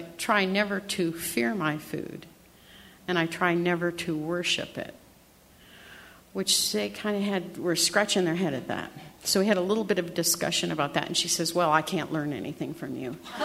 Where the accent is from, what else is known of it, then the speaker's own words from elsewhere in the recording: Iowa, United States; I'm from Iowa, and we eat the pigs and the cows and everything that we raise